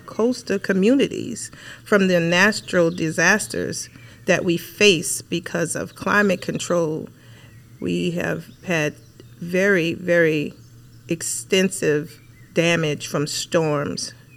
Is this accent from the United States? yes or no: yes; Louisiana, United States; I'm from Louisiana.